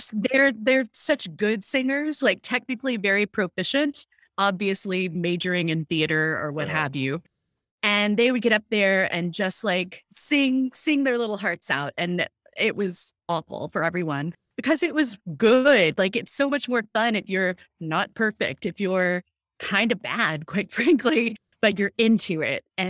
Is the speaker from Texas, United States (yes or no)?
yes; Texas, United States; which I'm not, I'm from Texas, but I was like the interloper in the friend group.